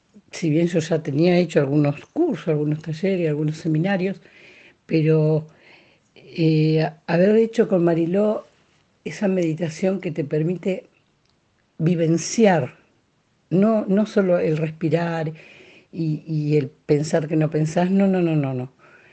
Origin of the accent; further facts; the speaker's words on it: Rosario, Santa Fe, Argentina; soy de Rosario.